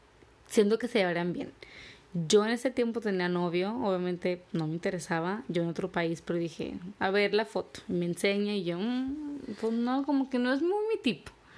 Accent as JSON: {"language": "Spanish", "town": "León", "region": "Guanajuato", "country": "Mexico", "also_born_or_lived": "New York", "said": "Yo estaba viviendo en Nueva York hace como 10 años. Yo soy de León, él es de Monterrey"}